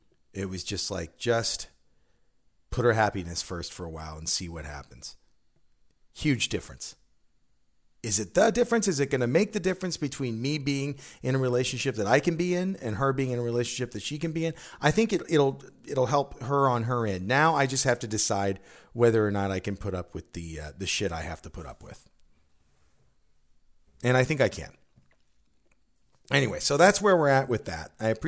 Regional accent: Stockton, California, United States; our connection is we're both from Stockton.

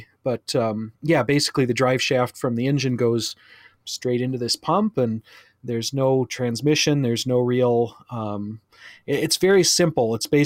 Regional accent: Alaska, United States; now in Minnesota, United States; I grew up in Alaska on an island. So I'm, kind of a boater at heart, and can't have any really huge ones here. I live in Minnesota right now

